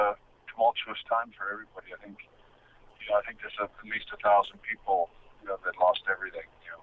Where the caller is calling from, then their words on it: Calgary, Alberta, Canada; I'm calling from Calgary, and it's a beautiful summer day here, and it's just perfect weather here in Calgary.